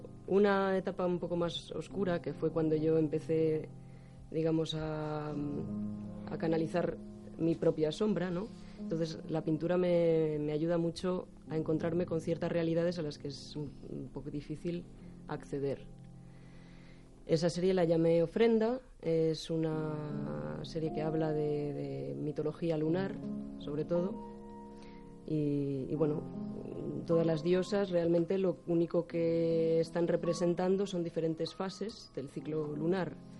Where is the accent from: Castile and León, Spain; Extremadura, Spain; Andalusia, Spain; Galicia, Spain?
Castile and León, Spain; Aranda de Duero; Es que yo soy de Aranda.